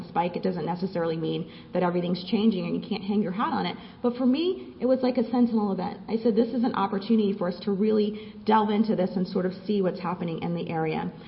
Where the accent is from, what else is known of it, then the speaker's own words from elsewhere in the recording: Tallahassee, Florida, United States; moved away as an adult; I grew up in Leon County, which is Tallahassee, Florida, and I moved away after college, didn't live there for a long time